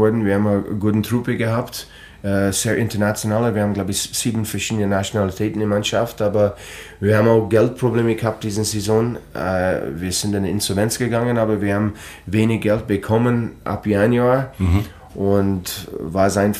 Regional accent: Medicine Hat, Alberta, Canada; German is a second language; er hat sogar in meiner Heimat in Madison Hat, war der Co-Trainer lange Zeit.

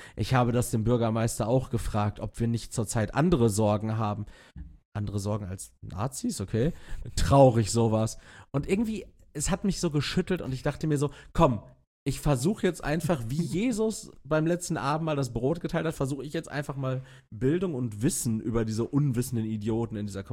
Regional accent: Castrop-Rauxel, North Rhine-Westphalia, Germany; So, und so gab es auch eine in Castrop-Rauxel, also meiner Heimatstadt.

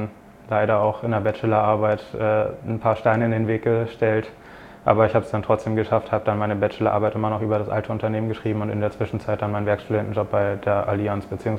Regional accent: Bremen, Germany; ich komme aus der Nähe von Bremen

